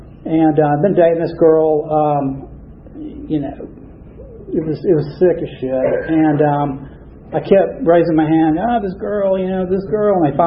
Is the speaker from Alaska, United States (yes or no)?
no; Marietta, Georgia, United States; born there; But to go back to where I'm from, is I was born in Kennesstone Hospital, which is in Marietta.